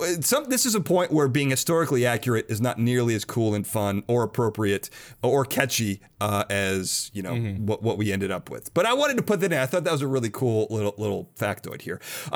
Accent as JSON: {"language": "English", "town": "Chicago", "region": "Illinois", "country": "United States", "said": "I mean, I'm from Chicago. New York's the second best pizza city"}